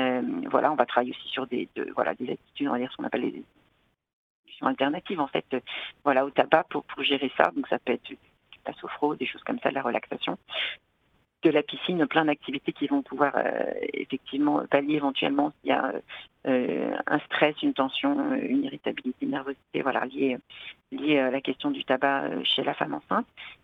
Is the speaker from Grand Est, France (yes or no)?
no; Rennes, Brittany, France; notamment en Bretagne, moi je viens de Rennes